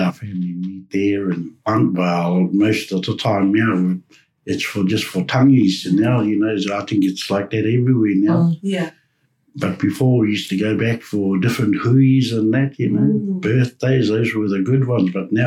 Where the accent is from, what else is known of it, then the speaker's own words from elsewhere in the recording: Hamilton, Waikato, New Zealand; born there; I was born here in Hamilton.